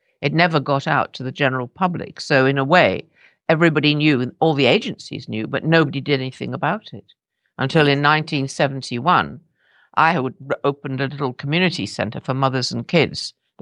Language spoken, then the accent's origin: English; Shanghai, China; also born or lived in Qingdao; I was born in Tsingtao with my twin sister. And then we moved to Shanghai. And that would have been, I was born in 39, so about 1940.